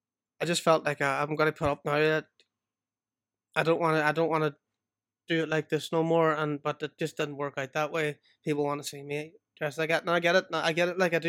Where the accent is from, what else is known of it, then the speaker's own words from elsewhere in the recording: Strabane, Northern Ireland, United Kingdom; Strabane.